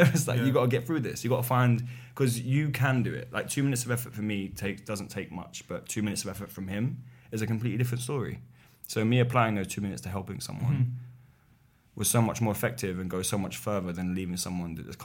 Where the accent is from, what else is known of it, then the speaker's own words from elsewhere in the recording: Poplar, London, United Kingdom; Poplar, East London.